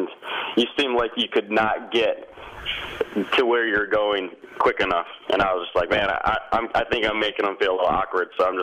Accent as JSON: {"language": "English", "town": "Holly", "region": "Michigan", "country": "United States", "tie": "born or raised there", "said": "Yeah, he's North Carolina by way of my hometown, Holly, Michigan, now."}